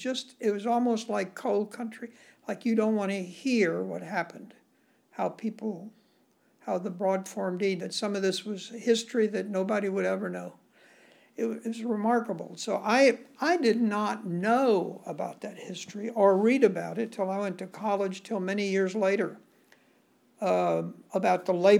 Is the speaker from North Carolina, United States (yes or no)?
yes; Gastonia, North Carolina, United States; And he was from Charleston, South Carolina, and I was from Gastonia.